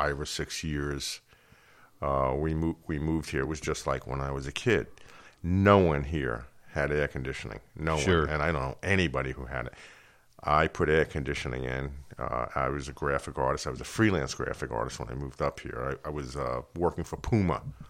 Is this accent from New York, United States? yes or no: yes; Long Island, New York, United States; And I grew up on Long Island, and I came up here on vacations.